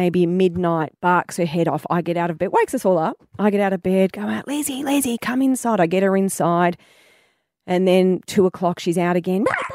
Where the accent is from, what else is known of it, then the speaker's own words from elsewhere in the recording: Wonga Park, Victoria, Australia; in Wonga Park, my hometown.